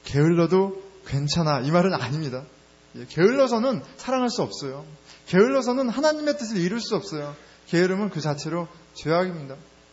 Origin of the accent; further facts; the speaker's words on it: South Korea; born there; 저는 뭐 한국에서 태어났는데 어떻게 영어를 잘하겠어요.